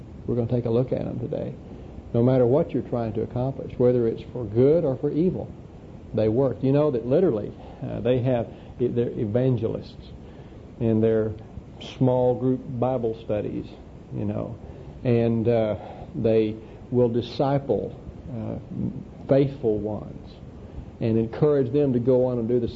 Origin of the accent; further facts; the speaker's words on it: Duncan, Oklahoma, United States; I'm from Duncan, Oklahoma.